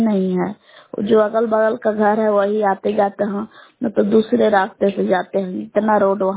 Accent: Belaon, Bihar, India; बेलाव का निवासी हूँ।

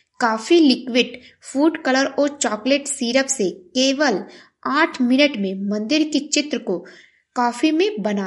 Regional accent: Gonda, Uttar Pradesh, India; और मैं गोंडा जिले से हूँ।

